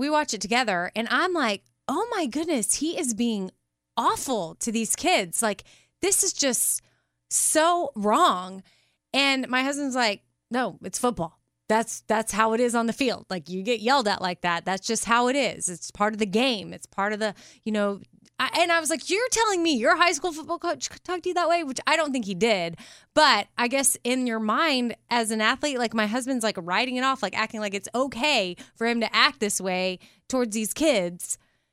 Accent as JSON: {"language": "English", "town": "Austin", "region": "Texas", "country": "United States", "tie": "born or raised there", "said": "But I grew up in Austin, and I did have a kid in my neighborhood."}